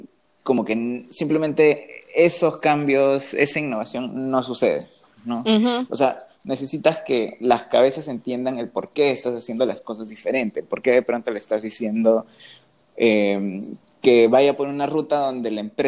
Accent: Peru; now in Chicago, United States; tal vez más el tema, como quien dice, como peruana en Chicago, metida en esta industria

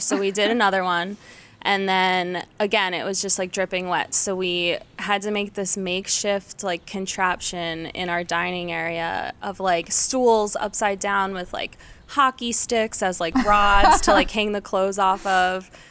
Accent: Pennsylvania, United States; because I grew up like outside of Philly my whole life. So I went to Clemson for my undergrad

